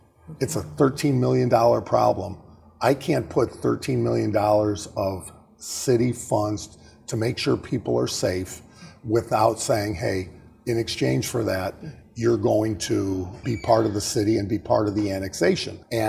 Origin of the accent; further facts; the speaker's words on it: LaPorte, United States; When I grew up in LaPorte had a pride about where they lived.